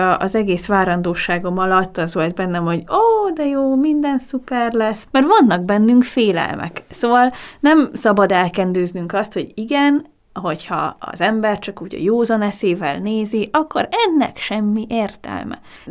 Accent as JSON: {"language": "Hungarian", "region": "Nógrád", "country": "Hungary", "said": "Én pedig egy kis nógrádi faluból Eltőkötre származó lány vagyok, aki rengeteg felé járt, és rengeteg mindent látott"}